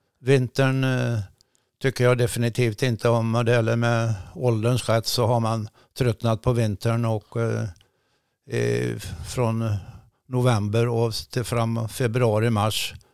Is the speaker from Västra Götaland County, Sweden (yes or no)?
no; Jönköping, Jönköping County, Sweden; born there; faktum är att jag är född i Jönköping. Jag såg dagens ljus i Jönköping den 12 juni 1940.